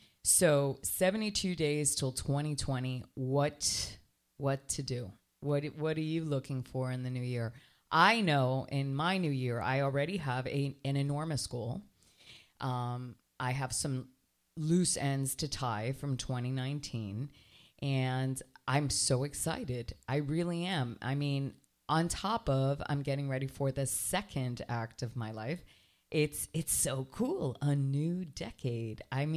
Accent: New Jersey, United States; born there; New Jersey. I can't believe I was born in New Jersey. I've never been back.

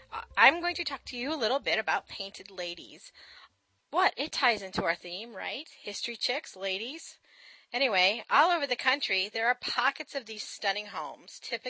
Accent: Connecticut, United States; My hometown in Connecticut has quite a few as it was established around the early 1900s.

